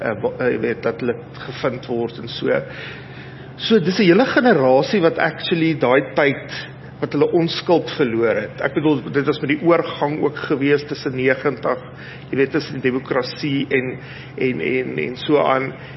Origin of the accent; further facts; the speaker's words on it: Pretoria, Gauteng, South Africa; Ek is in Bromberg gebore